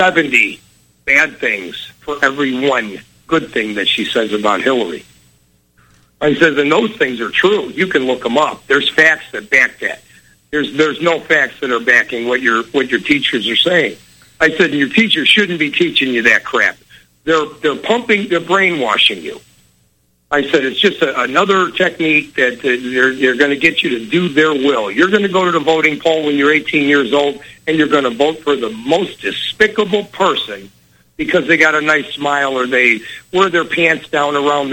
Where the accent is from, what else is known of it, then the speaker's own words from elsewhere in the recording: Chicago, Illinois, United States; I said, I'm from Chicago. I said, you ever listen to the news? I said, that's the town where somebody gets shot just about every hour of every day. I said, that's the town I live in.